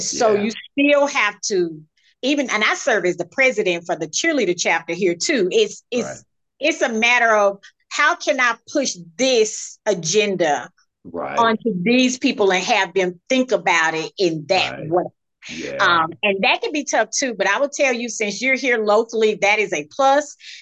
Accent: Mississippi, United States; I'm from Mississippi. We don't meet strangers.

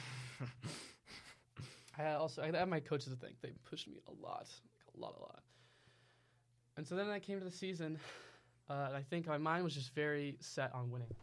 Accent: Pennsylvania, United States; now in Texas, United States; And so I lived in Pennsylvania for like 9 years, and I grew up in wrestling in Pennsylvania, and moving down to Texas

